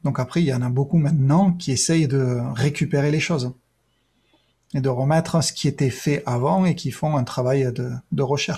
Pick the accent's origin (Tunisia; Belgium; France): France; Ben, c'est comme chez nous en France, hein.